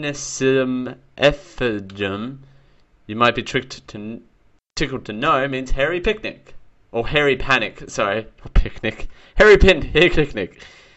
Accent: Dalby, Queensland, Australia; born or raised there

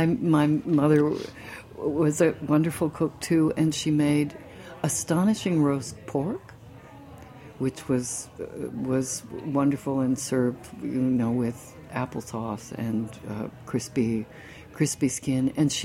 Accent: San Francisco, California, United States; I'm from San Francisco, and so it reminds you of San Francisco because it's built on hills up

